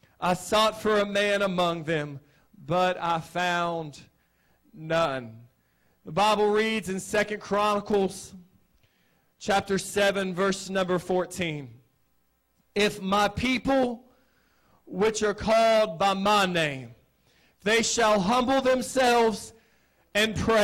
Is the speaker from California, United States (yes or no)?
no; Ohio, United States; I'm originally from Ohio. I'm 23 years old. I was born and raised in the house of the Lord. The Lord saved me at the age of 7 years old.